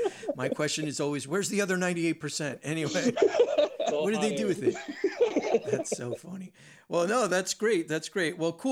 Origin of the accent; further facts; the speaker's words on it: New Jersey, United States; also born or lived in New York; I mean, I'm originally from Jersey and New York, and New York gets like a bad rap.